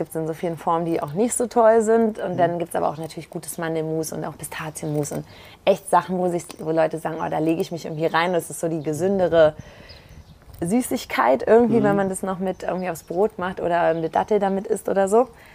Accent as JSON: {"language": "German", "region": "Berlin", "country": "Germany", "said": "Also, ich bin ja Berlinerin."}